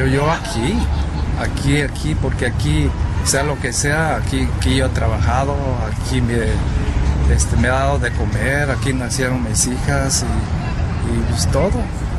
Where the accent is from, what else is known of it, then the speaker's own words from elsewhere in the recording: Mascota, Jalisco, Mexico; También de mi pueblo, Mascota, Jalisco, pero bueno.